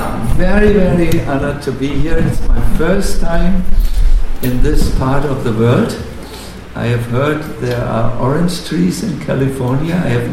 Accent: India; But we are from India. We can manage somehow.

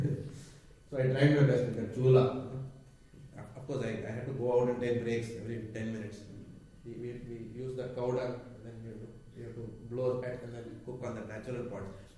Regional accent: Mumbai, Maharashtra, India; I was also from Bombay.

